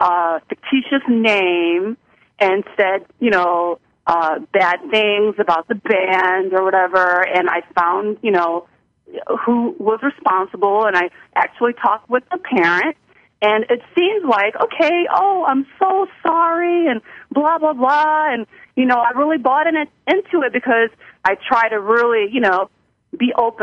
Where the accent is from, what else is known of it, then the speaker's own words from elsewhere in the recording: the South, United States; I'm from the South, so I know all about boiling crabs.